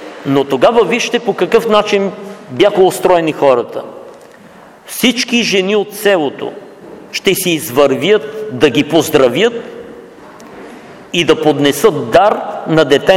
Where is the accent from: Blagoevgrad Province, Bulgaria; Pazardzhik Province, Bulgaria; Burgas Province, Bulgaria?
Pazardzhik Province, Bulgaria; moved away; аз съм от Пазарджишкия край и си спомням на село